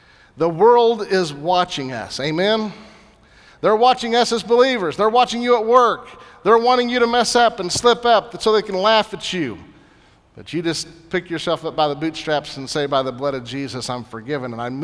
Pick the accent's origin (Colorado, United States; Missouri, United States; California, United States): Missouri, United States; Growing up in Southwest Missouri, we had probably the best swimming hole of anywhere in the state of Missouri.